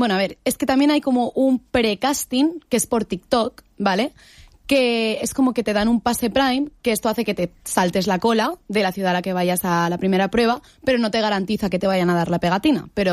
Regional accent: Alicante, Valencian Community, Spain; born there; Yo, en mi caso, nací en Alicante.

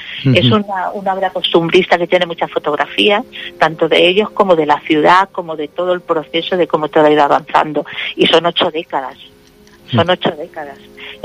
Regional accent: Alcázar de San Juan, Castilla-La Mancha, Spain; now in Alicante, Spain; Yo en el año 72, mi familia nos tuvimos que venir a Alicante. Yo soy de Alcázar de San Juan, porque no había y había que salir. Entonces salimos, nos vinimos aquí.

